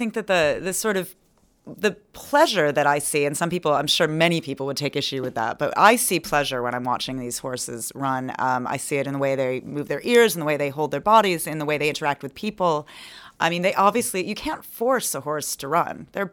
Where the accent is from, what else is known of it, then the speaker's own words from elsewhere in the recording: United States; you know, I'm an American, it's a southeastern Irish accent